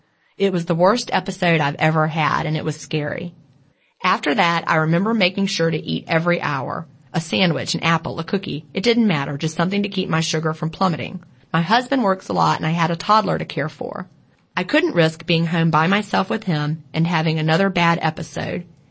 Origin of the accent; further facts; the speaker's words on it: Egypt; from Egypt. I am 53, but I was only 29 after having my first child back in 1992 when I had to travel to France with my husband for 2 years.